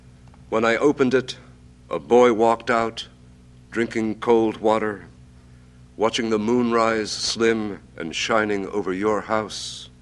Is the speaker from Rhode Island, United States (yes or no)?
no; Pennsylvania, United States; there were a great many things about the house that reminded me of the kind of house in which I grew up in Pennsylvania.